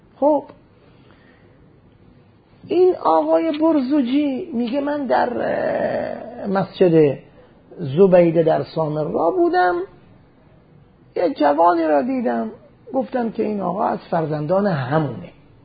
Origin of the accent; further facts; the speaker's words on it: Qom, Iran; من اهل قم هستم، بالاخره هجرت کردم آمدم نجف